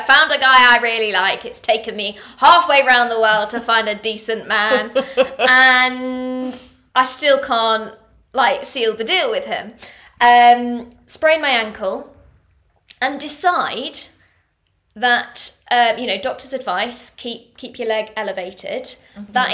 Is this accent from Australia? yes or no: no; England, United Kingdom; I'm very English.